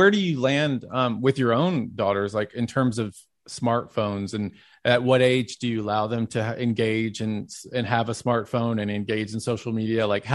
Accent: Dallas, Texas, United States; I remember growing up in Dallas.

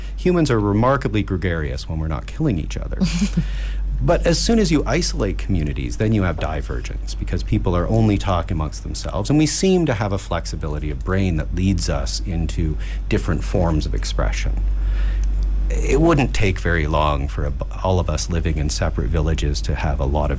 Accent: Canada; Does the I'm Canadian, so I want to end every sentence with A, right?

